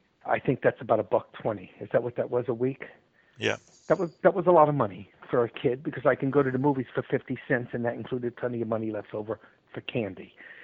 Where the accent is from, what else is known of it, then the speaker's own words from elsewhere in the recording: New York, United States; also born or lived in Los Angeles; I grew up in New York, ended up in the music business in New York, moved over to Los Angeles, and spent about 17 years in the music business.